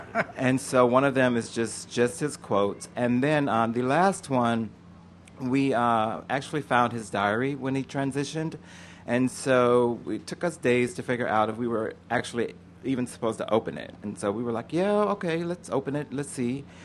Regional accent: Detroit, Michigan, United States; now in Atlanta, United States; One is from Detroit, because we're from Detroit, Kenneth and six of us.

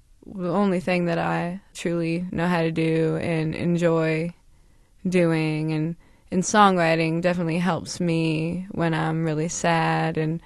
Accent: Kent, Ohio, United States; I bought a house in Kent, Ohio, mm-hmm. where I consider my hometown

